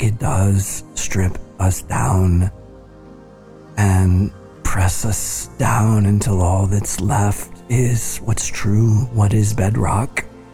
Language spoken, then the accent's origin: English; United States; we remember national tragedies and commemorate them in my home country, the United States.